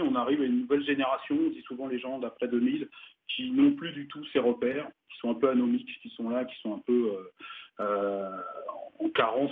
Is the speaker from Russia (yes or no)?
no; Île-de-France, France; Alors, comme moi, j'ai grandi en Seine-Saint-Denis